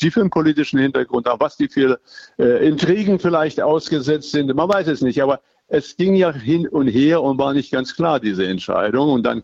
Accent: Erfurt, Thuringia, Germany; Man weiß gar nicht mehr, selbst als Erfurter, wo kann man am besten durch

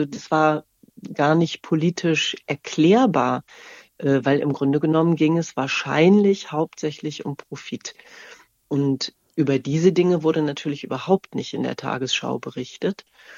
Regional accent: Germany; Also ich bin ja im Westen aufgewachsen

